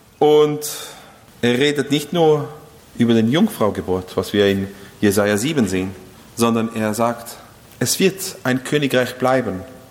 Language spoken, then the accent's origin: German; Israel; als wir aufgewachsen sind in Israel, war die Gemeinde sehr klein.